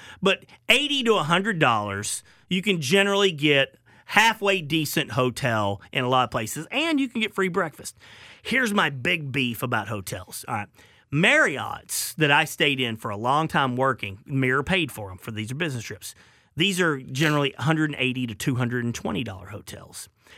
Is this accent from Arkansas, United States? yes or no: yes; Little Rock, Arkansas, United States; And I grew up with one in Little Rock. We went there for all our special occasions.